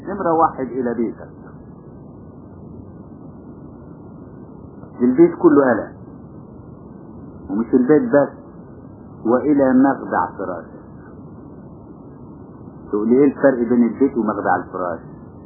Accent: Upper Egypt, Egypt; انا شفته بنفسي، لان عندنا في الصعيد شفته

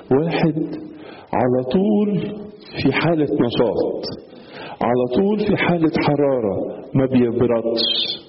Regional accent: Egypt; احيانا عندنا في مصر بيوصفوا الستات

